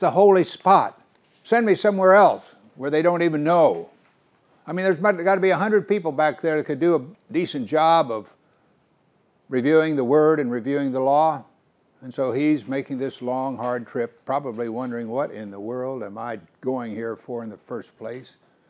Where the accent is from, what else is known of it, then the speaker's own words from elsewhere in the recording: Missouri, United States; I grew up back in Missouri and the farmers would put no trespassing signs in their wooded areas and so forth.